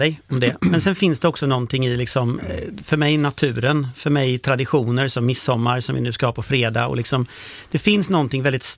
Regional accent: Gothenburg, Västra Götaland County, Sweden; Men jag är från Göteborg själv. Göteborg är en hamnstad. Det är liksom porten mot väster, porten mot världen.

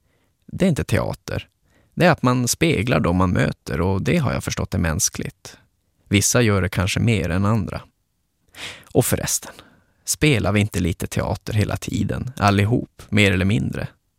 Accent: Kiruna, Norrbotten County, Sweden; Att jag talar mer dialekt i såna här sammanhang, eller när jag skriver, än vad jag någonsin gjort hemma i Kiruna. Ibland har det snarare låtit som någon slags generisk norrländska

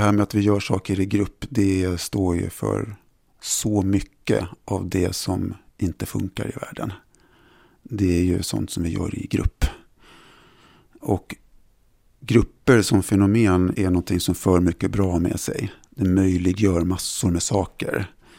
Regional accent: Sweden; also born or lived in Italy / Germany; Jag är uppvuxen mestadels i Sverige, men jag har också vuxit upp lite grann i Italien och jag har bott i Tyskland i vuxen ålder och min mamma var tyska och min pappa var italienare.

